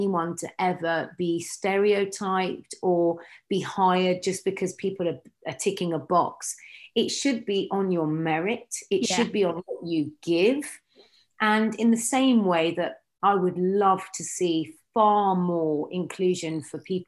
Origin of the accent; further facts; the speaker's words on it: United Kingdom; born there; It should be that I'm British Asian. So yes, I sound British because I was born here.